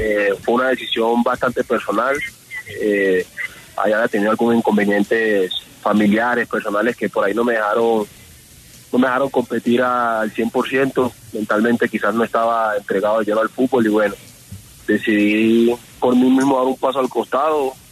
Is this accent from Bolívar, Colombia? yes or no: yes; Cartagena, Bolívar, Colombia; now in Bogotá, Colombia; yo salí de Cartagena y me vine a Bogotá, ¿no? Me vine acá a Bogotá porque pues acá prácticamente tengo todas mis cosas. Acá vive mi hija, entonces la prioridad fue venirme acá